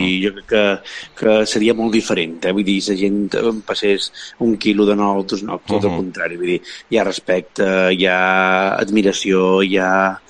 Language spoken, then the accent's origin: Catalan; Es Castell, Balearic Islands, Spain; que és el meu poble, és qui he viscut sempre